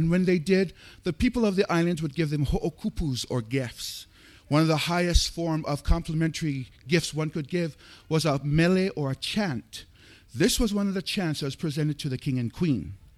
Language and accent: English; Hawaii, United States; Aloha mai kako. … I come from Hawaii, the state of Hawaii.